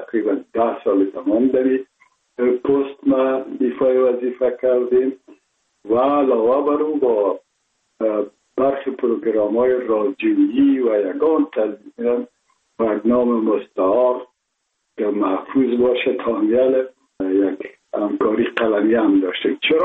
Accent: Kabul, Afghanistan; ما متولد شهر کابل هستم، هستم تاجک و از شهر کونی کابل که از پدر از کابل هستم.

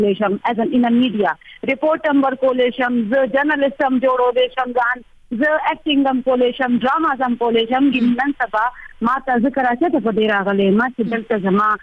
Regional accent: Khyber Pakhtunkhwa, Pakistan; now in Peshawar, Pakistan; اکچولی زه پېښور کې پاتې کیږم خو موږ پښتانه یو. زه اکچولی ام مومند ایجنسی نه.

